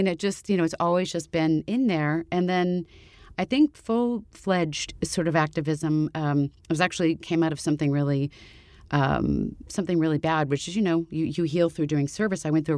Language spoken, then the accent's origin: English; Maryland, United States; You know? I'm from the East Coast, too. Joey, how you doing? I'm from Maryland, D.C. area with folks and step folks from Philly and Jersey and all that stuff.